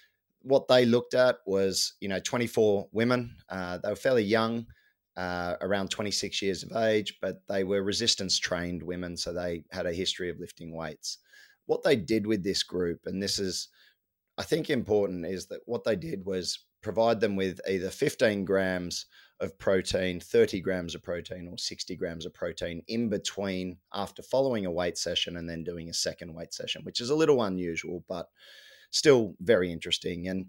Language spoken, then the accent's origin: English; Australia; I think as an Australian celebrating Christmas, it would have to be a pavlova.